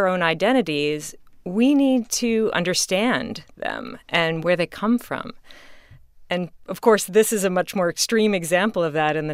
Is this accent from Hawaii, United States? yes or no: no; Salem, Massachusetts, United States; I was born and raised in Salem, Massachusetts, where it's Halloween 365 days a year.